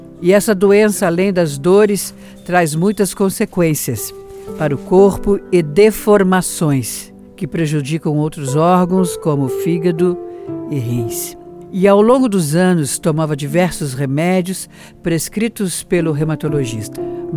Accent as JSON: {"language": "Portuguese", "town": "Joinville", "region": "Santa Catarina", "country": "Brazil", "tie": "born there", "said": "nasci em Joinville"}